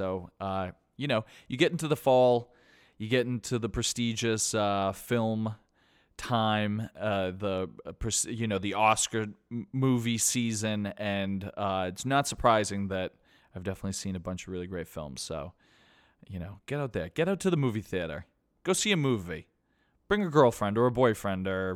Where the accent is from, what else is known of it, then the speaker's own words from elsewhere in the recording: Brockton, Massachusetts, United States; Growing up in Chatham West during the summer, hanging out at the pool, basically just running amok